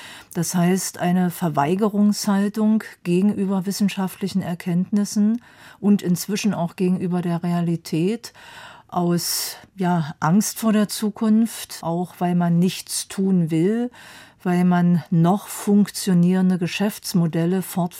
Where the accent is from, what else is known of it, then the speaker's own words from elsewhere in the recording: Dessau, Saxony-Anhalt, Germany; born there; Wissen Sie, ich lebe ja immer noch in Dessau, wo ich geboren bin